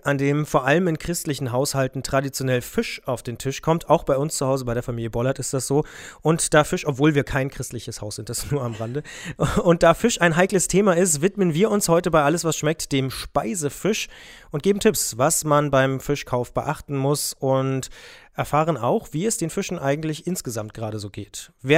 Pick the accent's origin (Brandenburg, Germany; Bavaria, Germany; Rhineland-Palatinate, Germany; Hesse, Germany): Brandenburg, Germany; Potsdam; Das ist für mich als Potsdamer natürlich relativ schwierig.